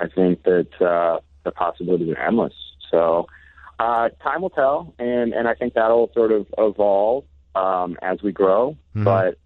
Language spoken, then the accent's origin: English; Chicago, Illinois, United States; now in Los Angeles, United States; I am. I grew up in Chicago. Yeah, I lived in, I actually moved out to Los Angeles 8 years ago, but I lived in Old Town in Ridgeville.